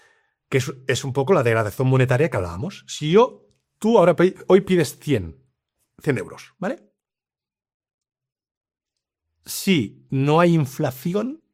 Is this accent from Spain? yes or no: yes; Spain; yo soy español, España es un desastre de país.